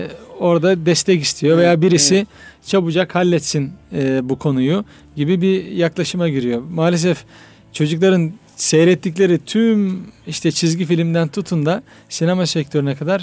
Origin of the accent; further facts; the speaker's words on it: Anatolia, Turkey; Biz Anadolu'da yetiştik. Üniversite yıllarımızda İstanbul'da tanıştık.